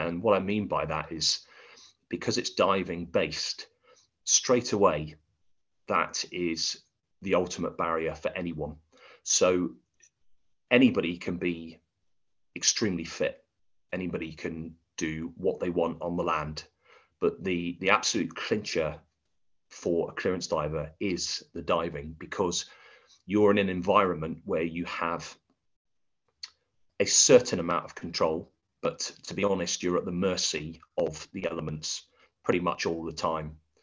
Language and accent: English; South West England, United Kingdom; Okay, so really my story starts many years ago. I grew up in North Devon